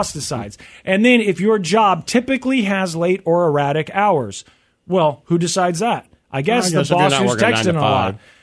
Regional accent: Missouri, United States; My home state of Missouri was not included.

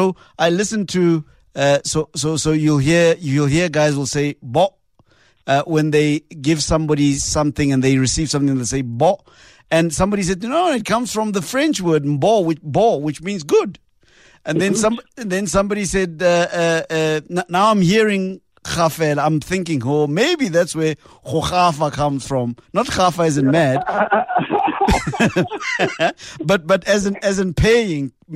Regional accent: Mamelodi, Gauteng, South Africa; I come from Mamelodi

